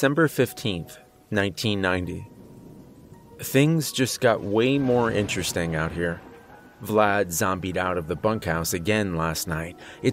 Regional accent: West Virginia, United States; I'm from West Virginia. My pronunciation of everything is kind of a mess by default, so I'm probably just not saying it correctly.

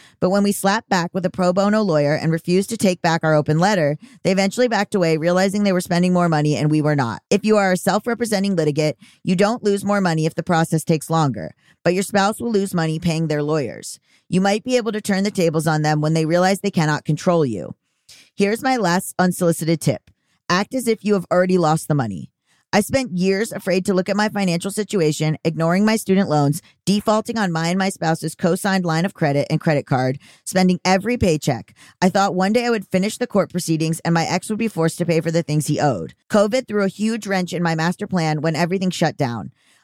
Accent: Canada; I'm from Canada, so the legal system is set up differently here.

